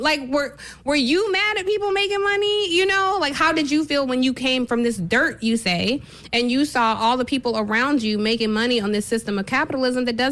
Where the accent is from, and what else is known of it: Cleveland, Ohio, United States; born there